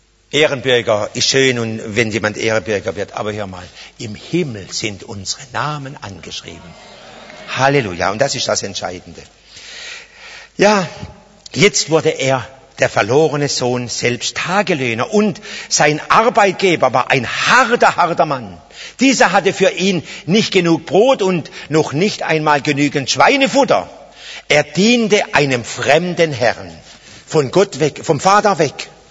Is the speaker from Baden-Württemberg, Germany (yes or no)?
yes; Karlsruhe, Baden-Württemberg, Germany; born there; Ich bin hier in Karlsruhe geboren. Ich bin in Karlsruhe geboren.